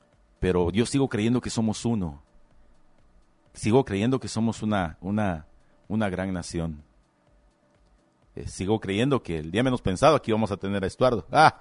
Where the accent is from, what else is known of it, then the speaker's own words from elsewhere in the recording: Guatemala; porque así somos los chapines